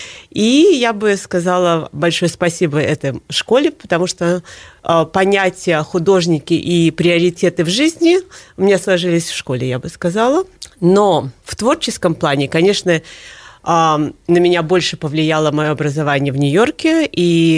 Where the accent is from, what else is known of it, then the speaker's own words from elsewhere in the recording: Minsk, Belarus; moved away as an adult; now in New York, United States; Я родилась в Минске. В 72-м году и закончила здесь школу имени Ахремчика. И в 93-м году переехала в Нью-Йорк и с тех пор там живу.